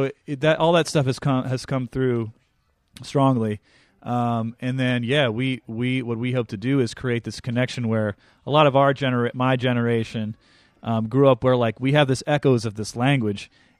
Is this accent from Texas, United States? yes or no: no; New Orleans, Louisiana, United States; we grew up in New Orleans. We grew up listening to New Orleans music.